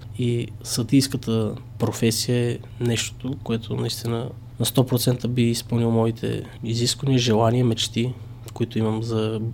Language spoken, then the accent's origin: Bulgarian; Petrovo, Blagoevgrad Province, Bulgaria; now in Veliko Tarnovo, Bulgaria; Аз съм от Сандански, по-скоро от едно село до Сандански, село Петрово.